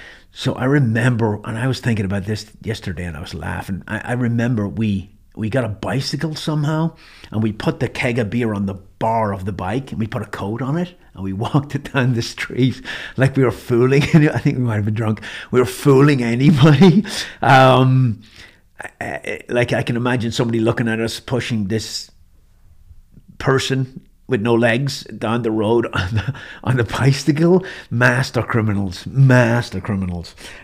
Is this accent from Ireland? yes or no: yes; Ireland; When I was growing up in Ireland, as a young teenage boy, a little bit of a wild side